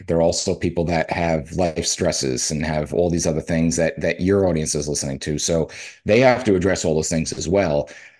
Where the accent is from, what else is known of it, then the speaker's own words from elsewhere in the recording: New Jersey, United States; Well, I'm from New Jersey. I could turn a rock. I could turn in any direction, throw a rock, and hit one of the greatest pizza places you've ever tried.